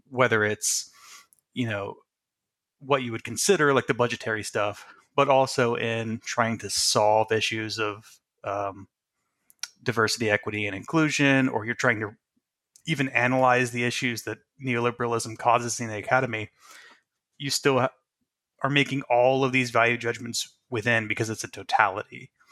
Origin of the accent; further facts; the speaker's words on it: the South, United States; Because like I grew up in the South, like that didn't happen.